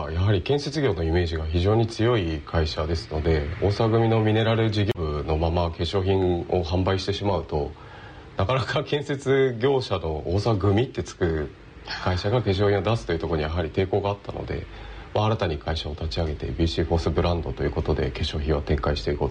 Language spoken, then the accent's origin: Japanese; Niigata, Japan; 新潟で生まれて新潟で育ったので、なんとか元気な新潟になってほしくて、まあ、これからも新潟で頑張っていきたいと思います。